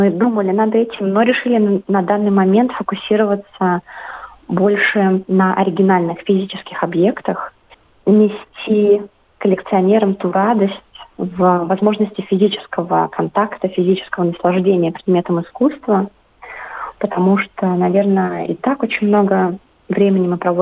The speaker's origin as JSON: {"language": "Russian", "country": "Russia", "moved": "yes", "lives_now": "Sydney, Australia", "said": "10 лет назад я уехала из России, пожила немножко в Европе, в Азии, и переехала в Сидней в феврале 2021 года."}